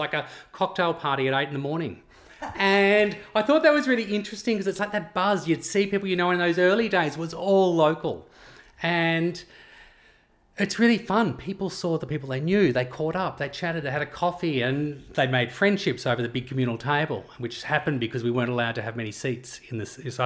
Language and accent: English; Melbourne, Victoria, Australia; moved away; I was from Melbourne, so I was used to good coffee.